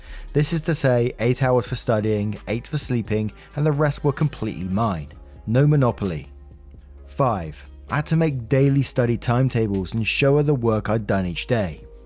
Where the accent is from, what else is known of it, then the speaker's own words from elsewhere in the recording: United States; Me, as an American, I also value my independence greatly.